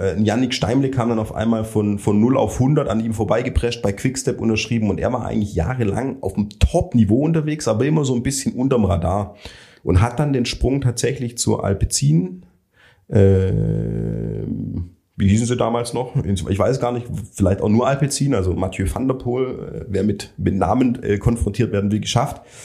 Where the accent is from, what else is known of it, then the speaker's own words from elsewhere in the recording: Baden-Württemberg, Germany; Ich komme ja ursprünglich aus dem Remstal.